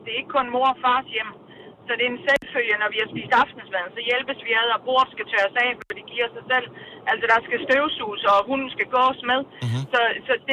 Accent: Herrested, Region of Southern Denmark, Denmark

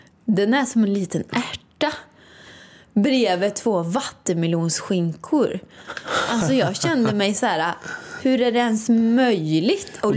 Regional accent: Åmål, Västra Götaland County, Sweden; här är det ju mer som Åmål då, där jag kommer ifrån.

